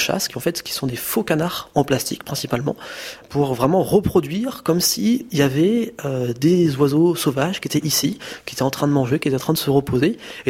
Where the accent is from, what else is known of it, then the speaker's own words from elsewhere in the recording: Nantes, Pays de la Loire, France; born there; j'ai 21 ans, je suis chasseur. Je suis né à Nantes, j'habite actuellement dans la banlieue nantaise, juste à côté du lac de Grandlieu, le plus grand lac de plaine de France.